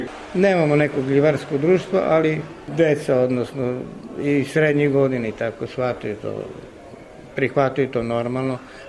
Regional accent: Zaječar, Southern and Eastern Serbia, Serbia; born there; Ja živim ovde u gradu, ja sam rođen iz Zaječarac, ja sam rođen 47. još u Zaječaru.

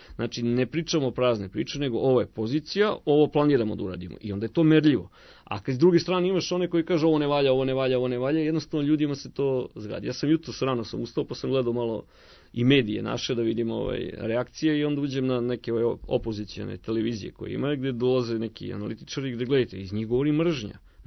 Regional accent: Vršac, Vojvodina, Serbia; born there; ja sam rođen iz Vršca

